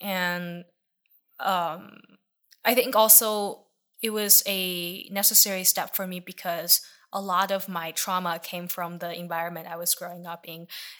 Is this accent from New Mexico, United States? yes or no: no; Claremont, California, United States; I grew up in Claremont, and the town when I moved here was like super, super white